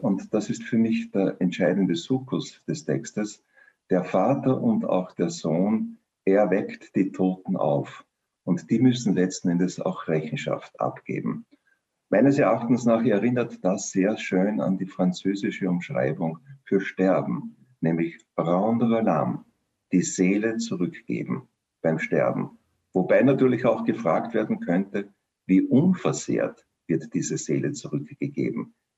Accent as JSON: {"language": "German", "region": "Vienna", "country": "Austria", "said": "wenn ich das als Wiener Arzt sagen darf"}